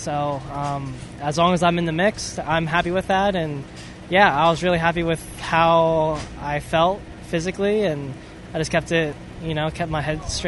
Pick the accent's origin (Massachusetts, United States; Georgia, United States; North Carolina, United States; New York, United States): North Carolina, United States; High Point; No, I grew up around High Point.